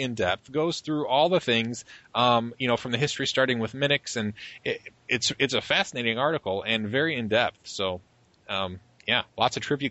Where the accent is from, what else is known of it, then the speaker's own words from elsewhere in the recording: Michigan, United States; We're going to head to PenguinCon here in my home state, in Michigan.